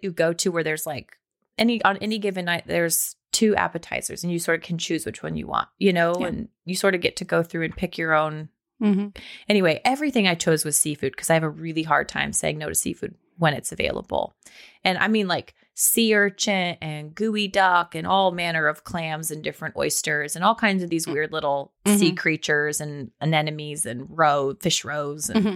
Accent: Pacific Northwest, United States; I'm from the Pacific Northwest. I love that smell.

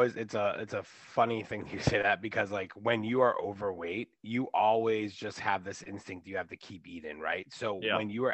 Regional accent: Boston, Massachusetts, United States; I'm 37 from the Boston area. I was born and raised here.

